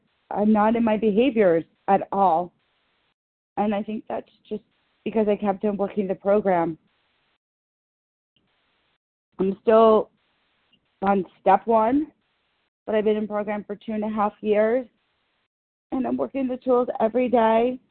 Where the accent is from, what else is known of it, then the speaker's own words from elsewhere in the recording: New York, United States; from New York